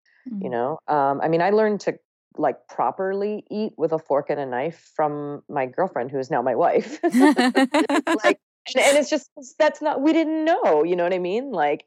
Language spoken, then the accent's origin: English; Ohio, United States; And then I also ate pizza and hamburgers growing up in Ohio.